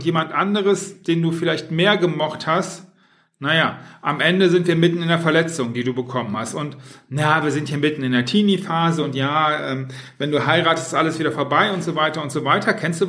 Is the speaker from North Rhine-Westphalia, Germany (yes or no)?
yes; Düsseldorf, North Rhine-Westphalia, Germany; ich komme aus Düsseldorf